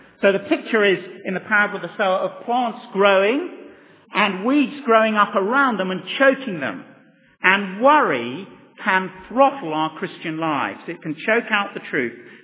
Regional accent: United Kingdom; And particularly if we're British, you see, we just like to shut the door on those things and pretend they're not there.

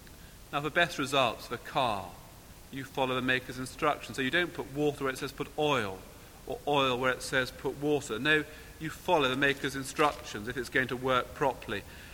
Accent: United Kingdom; being British as I am

